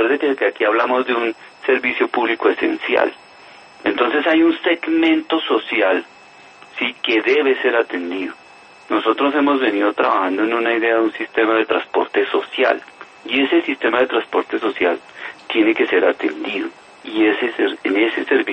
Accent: Colombia; necesitamos una aerolínea fuerte como colombianos que nos llene ese vacío

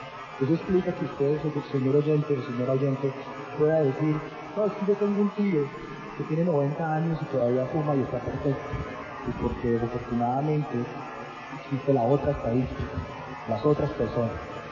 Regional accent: Pereira, Risaralda, Colombia; un puesto de venta que tiene en mi ciudad natal, que es Pereira, y compré un cigarrillo.

